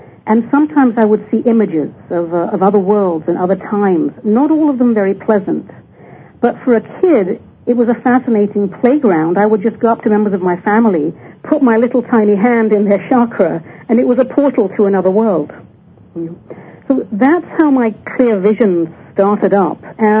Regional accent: London, United Kingdom; I guess I was about 4 years old in London. I grew up in London, England. And I have a very vivid memory of being in my back garden there in suburban London

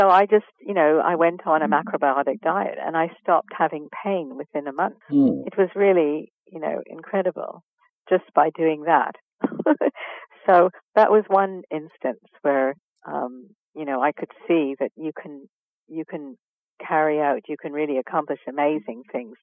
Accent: Canada; now in United Kingdom; Well, I'm originally Canadian

